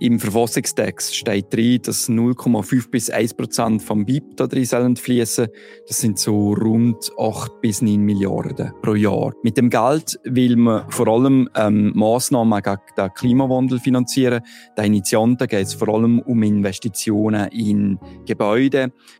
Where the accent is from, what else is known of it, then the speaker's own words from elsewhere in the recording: Valais, Switzerland; Ja, also so Naturereignisse kommen ja im Wallis relativ viel vor.